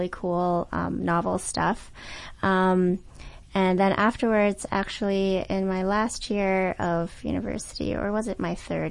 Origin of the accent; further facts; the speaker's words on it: Toronto, Ontario, Canada; I'm actually from Toronto, and I came all the way here for my studies.